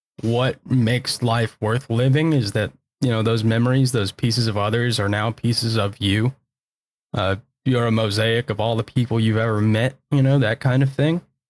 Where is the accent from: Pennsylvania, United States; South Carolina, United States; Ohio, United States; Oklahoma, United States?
South Carolina, United States; you know, I'm a good old Southern boy. I was raised in South Carolina.